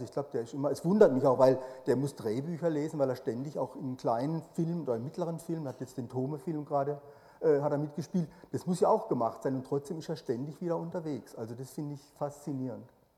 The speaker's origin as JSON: {"language": "German", "town": "Offenburg", "region": "Baden-Württemberg", "country": "Germany", "said": "Also ich komme aus Offenburg, wir kriegen jetzt ein Einkaufscenter, ist fast schon durch."}